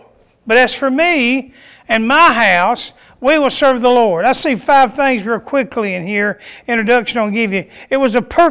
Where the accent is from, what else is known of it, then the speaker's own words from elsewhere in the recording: North Carolina, United States; I'm from North Carolina. I'm a Tar Heel by birth. Not ashamed of that.